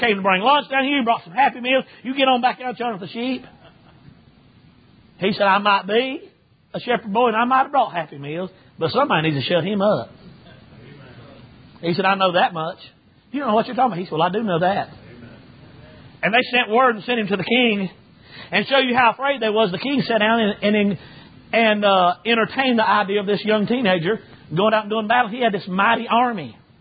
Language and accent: English; North Carolina, United States; as I was growing up in North Carolina in the mountains up there, it used to be that preachers had boldness and power and grit about them when they preached